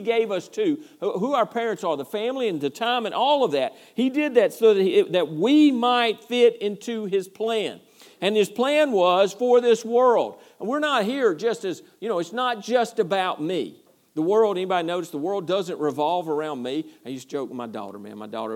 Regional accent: Georgia, United States; born there; I was born in Georgia, outside of Athens, Georgia.

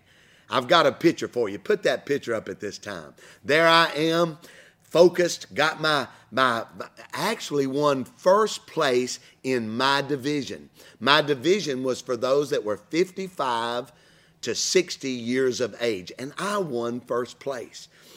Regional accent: Alabama, United States; Greetings, IC Medan, from my home state here in the USA, Alabama.

